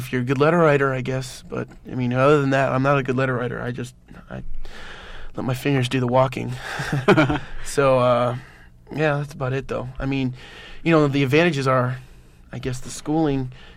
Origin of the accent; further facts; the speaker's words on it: Fort Belvoir, Virginia, United States; born there; also born or lived in Alabama / Kentucky / Washington / California; I was born in Virginia, Fort Belvoir, right outside of D.C. And I've lived all the coasts. I've lived in Virginia, Alabama, Kentucky, Washington State, California, Carmel, and now here.